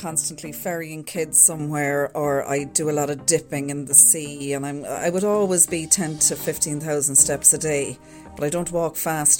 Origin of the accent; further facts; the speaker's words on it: Cork, Munster, Ireland; now in Dublin, Ireland; I am originally from Cork, but living in Dublin for the last 25 years, so a bit of a hybrid, as you might say.